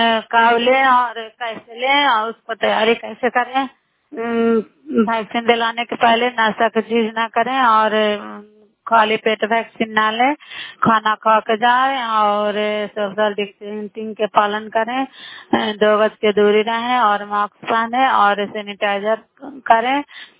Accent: Bihar, India; नालंदा जिला खराई ब्लॉक के निवासी हूँ।

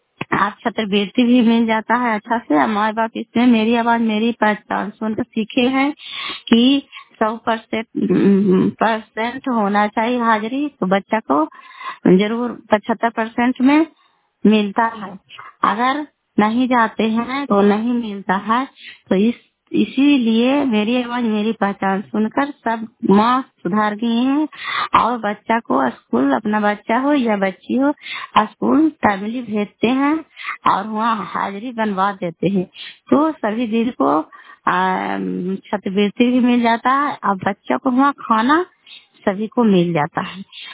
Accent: Kalyanpur, Bihar, India; घर कल्याणपुर वाली बेलछी पंचायत प्रखंड चंडी जिला नालंदा का निवासी हूँ।

